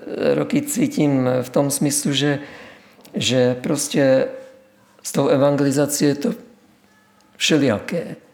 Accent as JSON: {"language": "Czech", "town": "Brno", "region": "South Moravian Region", "country": "Czechia", "said": "O, já jsem byl Brňák"}